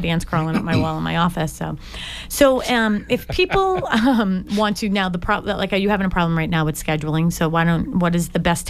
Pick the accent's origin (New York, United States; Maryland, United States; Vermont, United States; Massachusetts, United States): Massachusetts, United States; Dorchester; She grew up in Braintree. I grew up in Dorchester.